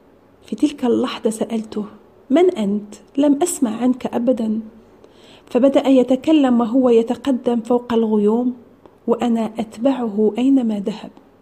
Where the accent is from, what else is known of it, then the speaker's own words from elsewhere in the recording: France; Arabic is a second language; now in Italy; متزوجة من إيطالي، أعيش في إيطاليا من سنة 2009. أنا ولدت وكبرت في فرنسا، أنا من أصل مغربي، عشت في جو إسلامي،